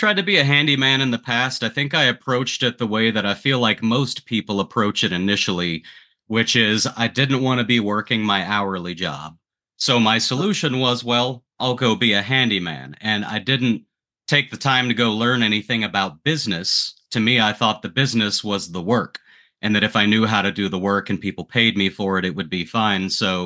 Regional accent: Texas, United States; So, well, I grew up in West Texas in a family where all the men they were self-employed

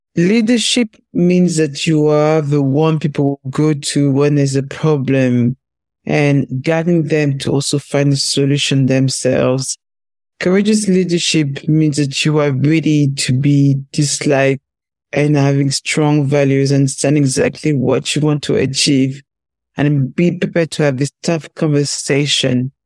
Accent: Paris, Île-de-France, France; So I was born in Paris.

